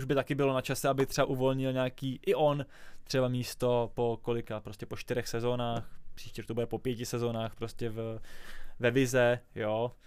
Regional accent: Prague, Czechia; Ale já jsem z Prahy.

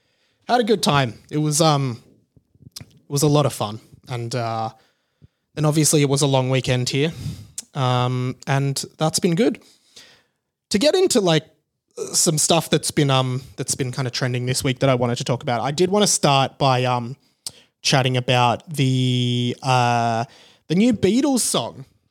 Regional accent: Melbourne, Victoria, Australia; Growing up in Melbourne, you go to the beaches here in Melbourne, you know, whether it's South Melbourne or St. Kilda or like wherever you're going, the water is freezing cold all year round.

